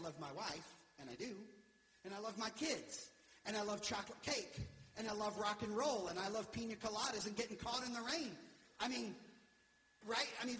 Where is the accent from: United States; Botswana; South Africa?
United States; Deep South; I grew up in the Deep South. We have a lot of like Pentecostals, and there's a whole Pentecostal movement in the Deep South.